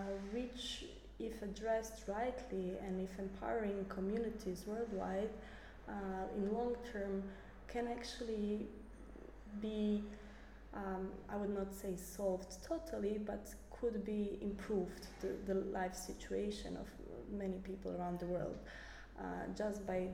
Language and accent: English; Croatia; Yes, I'm originally from Croatia